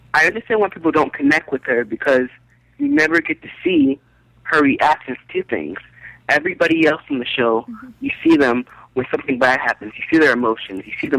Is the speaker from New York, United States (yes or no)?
no; Pembroke Pines, Florida, United States; I'm from Florida.